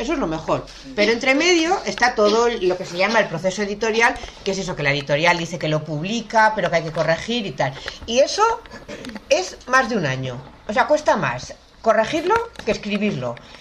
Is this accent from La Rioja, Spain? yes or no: yes; Logroño, La Rioja, Spain; now in Madrid, Spain; yo soy de Logroño, pero ahora llevo 3 años viviendo en Madrid.